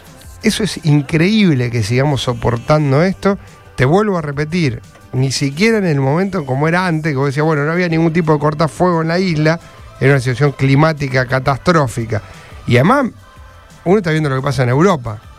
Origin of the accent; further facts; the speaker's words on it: Rosario, Santa Fe, Argentina; Soy de Rosario